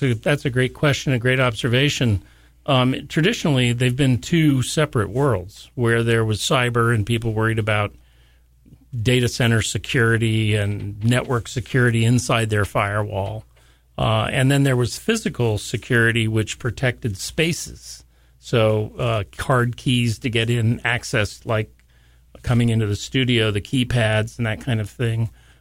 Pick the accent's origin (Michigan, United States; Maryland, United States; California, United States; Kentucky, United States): California, United States; But I'm all-American from California.